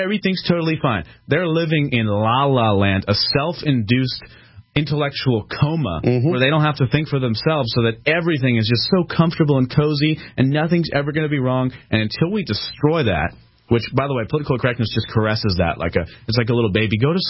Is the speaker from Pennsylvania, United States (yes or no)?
yes; Philadelphia, Pennsylvania, United States; Growing up in Philadelphia, I saw some truly crazy people.